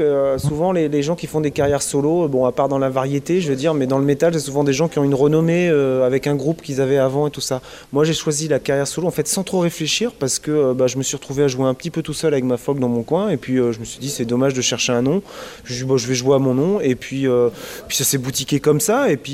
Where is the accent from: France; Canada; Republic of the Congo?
France; Saint-Brieuc, Brittany; born there; now in Rennes, France; je suis né à Saint-Brieuc, qui est un pays gallo plutôt.